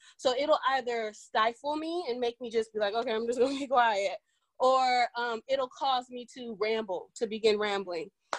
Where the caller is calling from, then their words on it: San Diego, California, United States; San Diego.